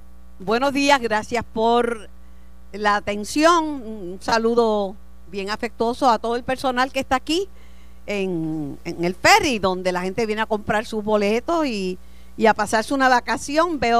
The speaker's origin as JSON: {"language": "Spanish", "country": "Puerto Rico", "said": "Que se digan cosas feas de los puertorriqueños que no tienen fundamento y base. Por ejemplo, que somos mala paga."}